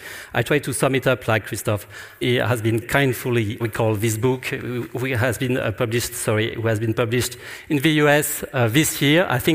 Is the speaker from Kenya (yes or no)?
no; France; English is a second language; sorry, I don't speak Dutch. Plus, I'm French and I'm going to speak in English. And actually, I guess my accent is even worse than Emmanuel Macron is.